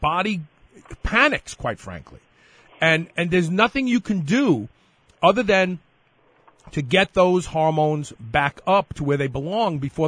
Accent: New York, United States; You know what? I grew up in New York.

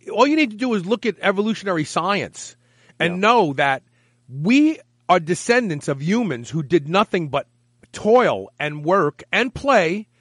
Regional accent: Bed-Stuy, New York, United States; and I grew up in Bed-Stuy, which was a rough neighborhood

